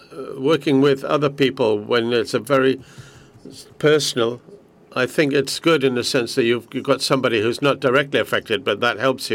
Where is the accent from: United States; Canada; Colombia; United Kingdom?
Colombia; I'm also from Colombia, for obvious reasons.